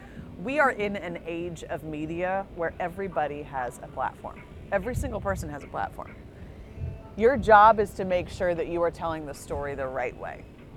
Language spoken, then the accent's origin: English; Bloomington, Indiana, United States; I went to IU. I grew up in Bloomington. It's my favorite place in the whole wide world.